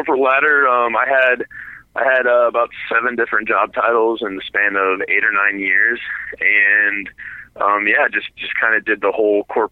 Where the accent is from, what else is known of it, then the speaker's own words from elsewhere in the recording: Lebanon, Ohio, United States; also born or lived in Knoxville, Tennessee; Oh, no, I'm originally from Ohio, Dayton, Ohio, just south of the city, in a little city called Lebanon.